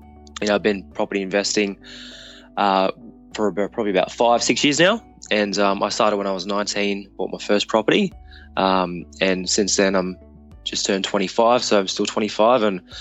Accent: Mount Druitt, New South Wales, Australia; also born or lived in Western Sydney; So I grew up in Western Sydney in a suburb called Mount Druitt, which a lot of people probably have heard about, not being the most flashiest place.

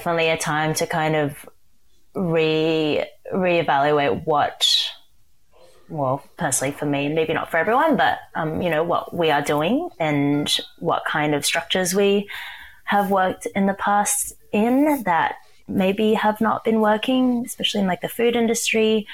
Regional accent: Sydney, New South Wales, Australia; I was born and raised in Sydney. I am a first generation Chinese to Malaysian born parents.

